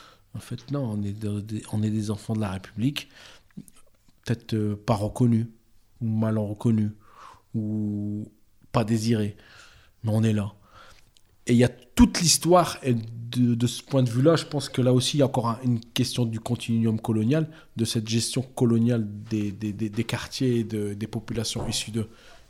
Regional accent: Hauts-de-France, France; Je veux dire, je retourne en Algérie après 20 ans d'absence pour des raisons personnelles. Mais je mange français, je rêve français, je suis français, je m'habille français. Mon disque dur est français. Je suis un Européen convaincu.

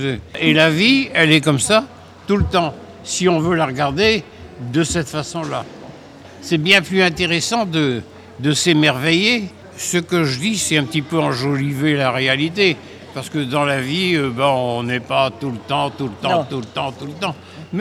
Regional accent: Roubaix, Hauts-de-France, France; je suis né à Roubaix et j'ai vécu à Roubaix tout le temps.

